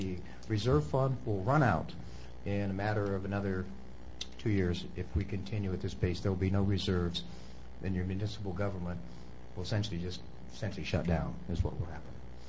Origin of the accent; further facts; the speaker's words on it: Ohio, United States; including my hometown to a certain degree in Ohio.